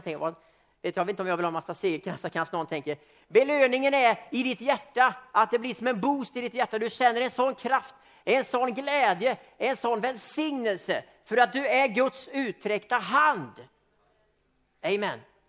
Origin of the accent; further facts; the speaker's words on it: Sweden; Jag är svensk, vet ni va?